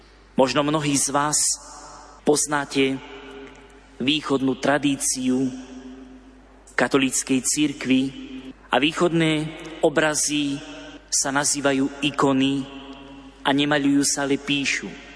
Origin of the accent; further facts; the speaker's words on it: eastern Slovakia, Slovakia; u nás na východe sa to hovorí kanva, niekde popolnica, všade ináč